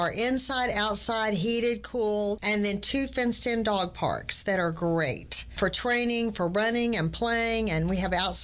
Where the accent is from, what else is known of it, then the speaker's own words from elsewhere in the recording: Tyler, Texas, United States; Born and raised in Tyler, love being a part of that.